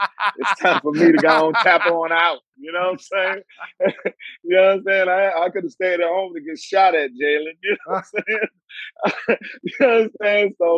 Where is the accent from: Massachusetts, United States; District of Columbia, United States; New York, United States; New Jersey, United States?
District of Columbia, United States; Washington; D.C., I'm from Southeast D.C.